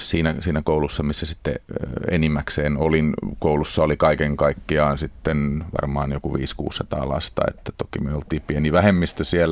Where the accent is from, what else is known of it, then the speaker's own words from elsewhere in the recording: Tanzania; mä oikeastaan kasvoin Tansaniassa lähes 10 vuotta perheen kanssa. Vanhempien ja sisarusten kanssa asuttiin siellä 70- ja 80-luvulla.